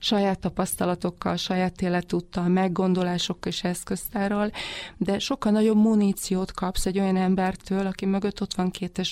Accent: Nitra Region, Slovakia; moved away as an adult; also born or lived in Bratislava; now in Hungary; Én Szlovákiában születtem, és ott éltem 37 évig. Esztergommal szemben egyébként Párkány, illetve Párkány mellette egy hát kisebb vagy közepes nagyságú faluban 7 éves koromig, majd utána egy kisvárosban 18 éves koromig

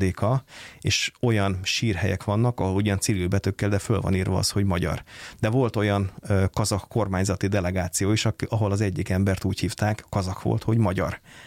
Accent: Hungary; mondtam, hogy magyar vagyok

